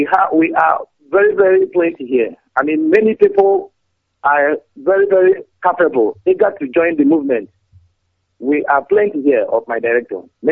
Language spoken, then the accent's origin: English; Ezeagu, Enugu State, Nigeria; English is a second language; now in Pune, India; I am from Enugu State, Ezeagu.